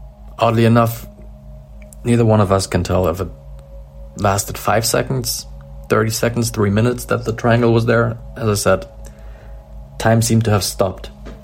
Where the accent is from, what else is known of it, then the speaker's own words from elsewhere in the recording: Dresden, Saxony, Germany; I'm 35 years old. I'm from Dresden in Germany